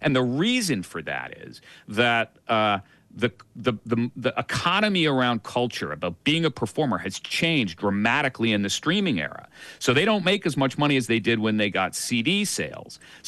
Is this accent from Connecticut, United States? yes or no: yes; Greenwich, Connecticut, United States; I grew up in Greenwich, Connecticut, you know, suburb of New York City, prosperous place, always has been.